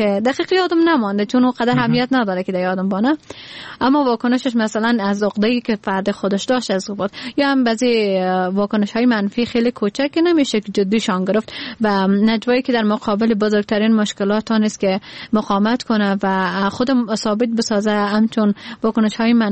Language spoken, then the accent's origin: Persian; Badakhshan, Afghanistan; من در بدخشان متولد شدیم و زادگاهم بدخشان است.